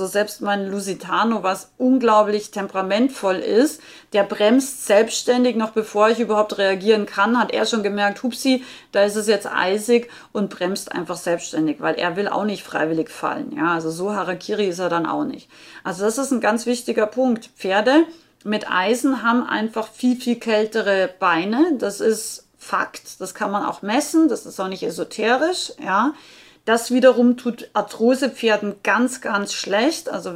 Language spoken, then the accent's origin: German; Austria; so wie bei uns in Österreich, bei minus 20 Grad eben im Winter